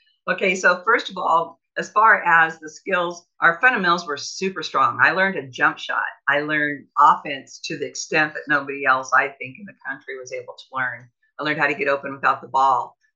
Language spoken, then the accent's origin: English; Iowa, United States; I came from Iowa to where you were not thought any less of a feminine athlete by playing sports in Iowa.